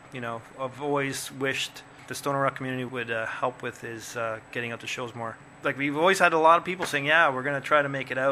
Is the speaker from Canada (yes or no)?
yes; Canada; we're Canadian, and we want to push that we're Canadian.